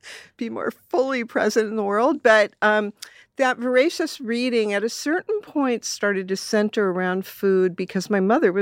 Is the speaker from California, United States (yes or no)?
yes; Los Angeles, California, United States; So I grew up in Silver Lake in the 60s, a very, very, very different place.